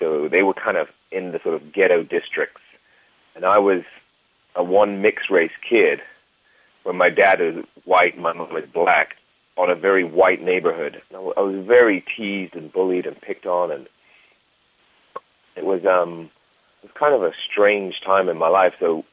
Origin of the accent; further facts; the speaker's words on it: Bath, South West England, United Kingdom; So I'm from England. I grew up in England, in Bath, a little Roman town. I've traveled the world, though